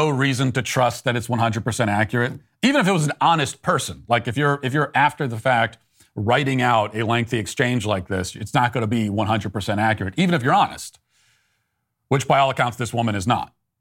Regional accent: United Kingdom; Here, UK. No, but what nationality are you? I am born here. I am British.

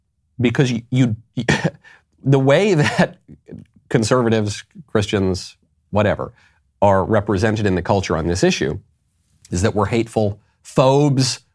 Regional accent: New York, United States; also born or lived in Los Angeles; I'm from New York. I'm from LA.

